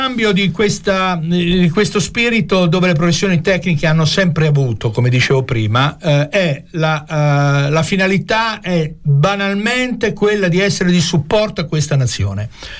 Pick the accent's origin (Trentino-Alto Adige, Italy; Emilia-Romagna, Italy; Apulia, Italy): Emilia-Romagna, Italy; Bologna; io ho avuto esperienza, vengo da Bologna